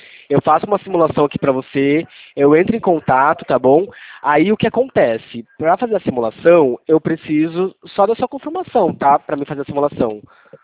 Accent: São Paulo, Brazil; Eu sou aqui do interior de São Paulo, tá?

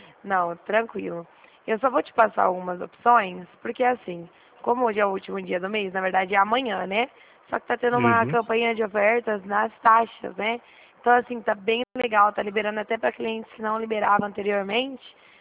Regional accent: Dracena, São Paulo, Brazil; Eu sou de Dracena, não sei se o senhor conhece aqui. Dracena, perto de Presidente Prudente.

